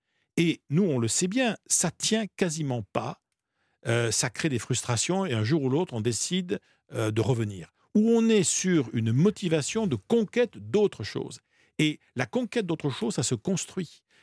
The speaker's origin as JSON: {"language": "French", "town": "Bordeaux", "region": "Nouvelle-Aquitaine", "country": "France", "said": "Moi, je suis bordelais d'origine. Donc, je discutais aussi, avec des bordelais."}